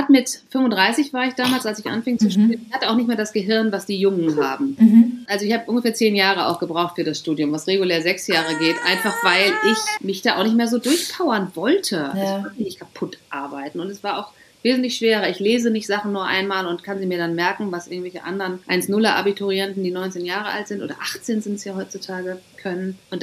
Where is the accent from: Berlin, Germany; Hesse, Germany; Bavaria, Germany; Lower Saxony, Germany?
Lower Saxony, Germany; Glandorf; moved away as an adult; 1997, war ich 21 und bin aus meinem Heimatdorf Glandorf, was zwischen Münster und Osnabrück liegt, weggezogen in die große, weite Welt